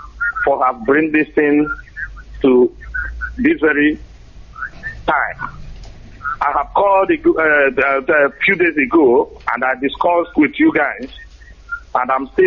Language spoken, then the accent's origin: English; Enugu State, Nigeria; I am Igbo man from Enugu State